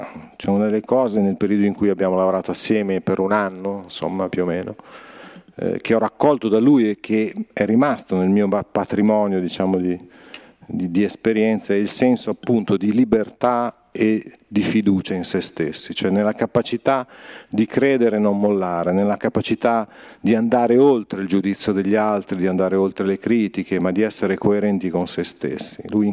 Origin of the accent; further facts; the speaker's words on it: Brazil; vengo dal Brasile dove questa cosa è evidente in un modo totale